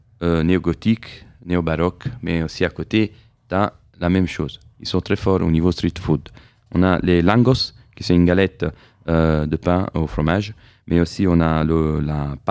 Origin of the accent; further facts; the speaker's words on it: Italy; vu que je suis italien